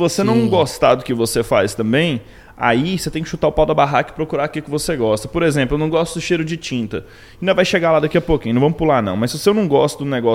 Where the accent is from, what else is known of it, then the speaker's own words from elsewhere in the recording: Goiás, Brazil; Sou de Goiás, não é fala trem também, nosso trem é diferente do trem mineiro.